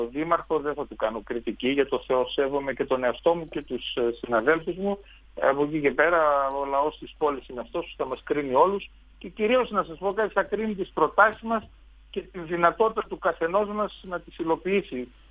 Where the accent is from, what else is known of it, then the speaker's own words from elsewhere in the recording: Thessaloniki, Central Macedonia, Greece; εγώ είμαι Θεσσαλονικιός, νομίζω ότι είμαι ο πανοραμίτης του Βαθού Θεσσαλονίκη, είμαι ο Θεσσαλονικιός που θα ξαναγυρίσει την πόλη του. Γιατί εκεί γεννήθηκα, εκεί μεγάλωσα, εκεί παντρεύτηκα, εκεί σπούδασα.